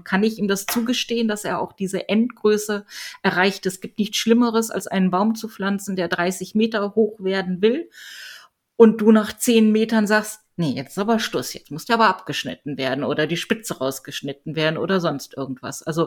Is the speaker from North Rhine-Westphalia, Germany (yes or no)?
yes; Solingen, North Rhine-Westphalia, Germany; Ich komme ja aus Solingen und Solingen galt früher als das Regenloch Deutschlands.